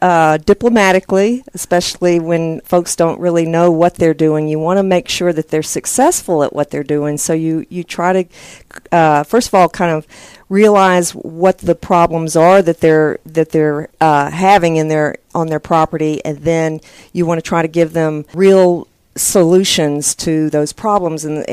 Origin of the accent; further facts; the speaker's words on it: Atlanta, Georgia, United States; Well, I'm from the Atlanta area.